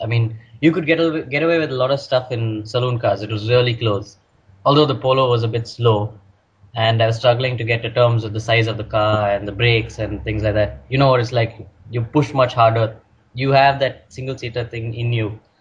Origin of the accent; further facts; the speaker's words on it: Chennai, Tamil Nadu, India; Which is my hometown, yeah.